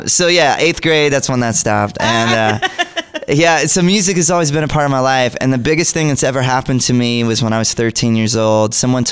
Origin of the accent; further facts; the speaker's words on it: Georgia, United States; I grew up in Georgia. It's pretty far from here.